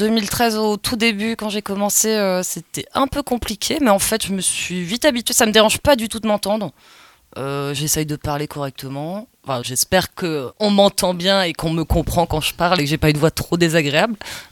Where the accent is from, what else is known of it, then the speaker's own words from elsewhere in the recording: Saint-Malo, Brittany, France; Bon, je viens de Saint-Malo à la base, mais j'ai fait mes études à Rennes